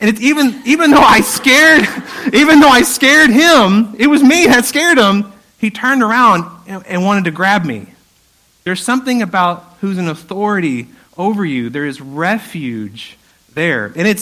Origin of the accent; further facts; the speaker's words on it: Spring, Texas, United States; if you know the Houston area, I grew up in the Spring area, and I went to Westfield High School.